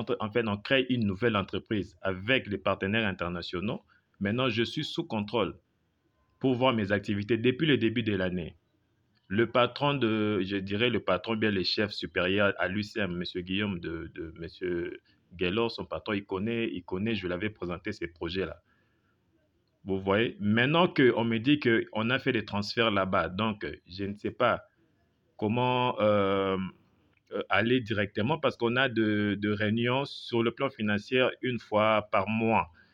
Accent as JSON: {"language": "French", "country": "DR Congo", "said": "Mais pour éviter cela, on est tous des Congolais. Je sais comment ça se passe."}